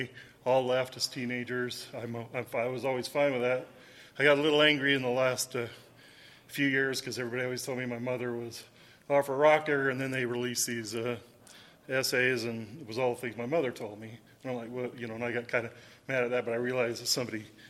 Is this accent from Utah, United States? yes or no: yes; Salt Lake City, Utah, United States; I was born and raised in Salt Lake City. I joined the church at 20.